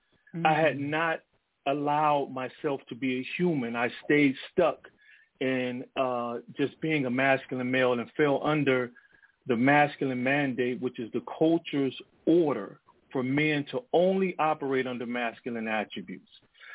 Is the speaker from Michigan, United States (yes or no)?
yes; Detroit, Michigan, United States; when I grew up in Detroit, you were at risk if you held a woman's hand in public